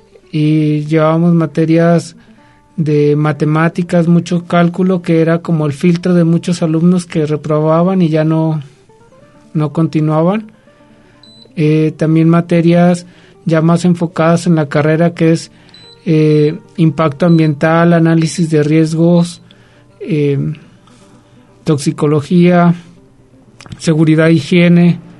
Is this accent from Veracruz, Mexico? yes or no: no; El Salto, Jalisco, Mexico; Soy originario del Salto, Jalisco, cerca del área metropolitana de Guadalajara.